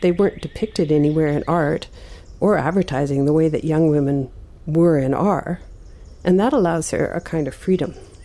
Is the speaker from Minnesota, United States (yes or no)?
no; Washington, District of Columbia, United States; brought me immediately back to the voices of women I remember from when I was a little girl growing up in Washington, D.C.